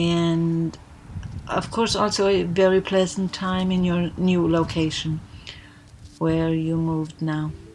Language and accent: English; Germany; English is a second language; Hi, dear Melissa. … from Germany.